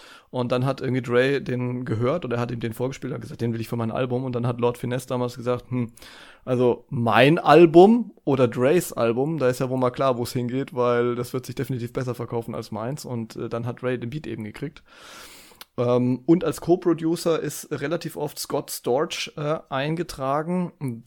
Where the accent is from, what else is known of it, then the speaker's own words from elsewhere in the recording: Bavaria, Germany; also ich komme ja hier aus Bayern